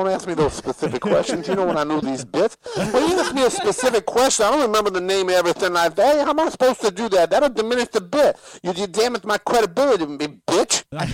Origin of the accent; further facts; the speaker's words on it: New York, United States; He knows New York. He lives in New York. I'm from New York.